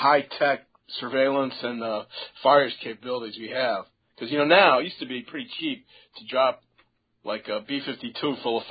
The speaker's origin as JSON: {"language": "English", "country": "United States", "said": "I'm an American."}